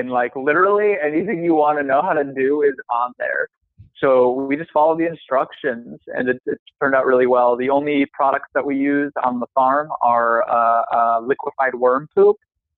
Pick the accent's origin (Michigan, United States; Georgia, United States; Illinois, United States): Michigan, United States; Ann Arbor; So I grew up in Ann Arbor mostly.